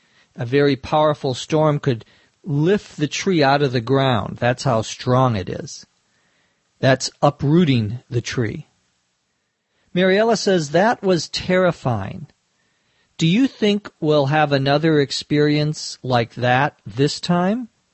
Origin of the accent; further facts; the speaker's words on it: Minnesota, United States; When I grew up in Minnesota, we would often see tornadoes